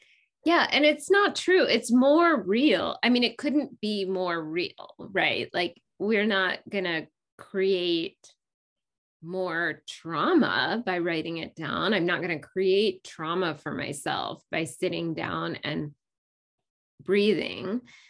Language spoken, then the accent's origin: English; United States; being raised and growing up in the United States, that you have this idea that you have power over yourself